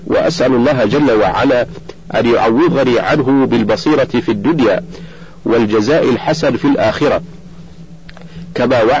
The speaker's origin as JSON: {"language": "Arabic", "town": "Riyadh", "region": "Riyadh Province", "country": "Saudi Arabia", "tie": "born there", "said": "ولدت بمدينة الرياض في ذي الحجة سنة 30 و300 ألف للهجرة"}